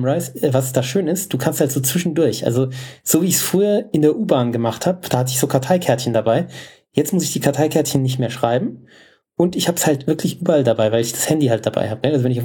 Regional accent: Frankfurt, Hesse, Germany; Also wir als Frankfurter fühlten uns da immer so extrem drin.

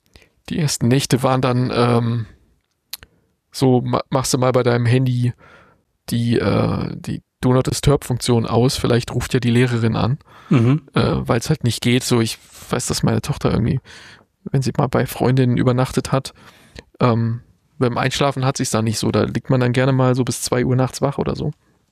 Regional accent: East Germany, Germany; bist du irgendwie in der DDR, wo ich herkomme, gab es ja dieses Konzept Ferienlager.

